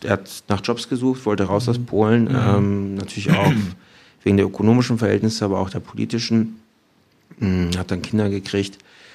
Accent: Bremerhaven, Bremen, Germany; born there; dann sind wir dort in Bremerhaven zur Welt gekommen. Mein Bruder in Polen, der ist ein bisschen älter als ich, und ich dann in Bremerhaven.

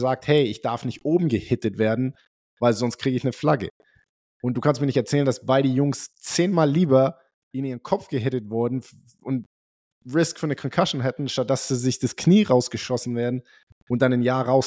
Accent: Germany; vor allem als wir aufgewachsen sind in Deutschland, so mehr, umso besser, ne?

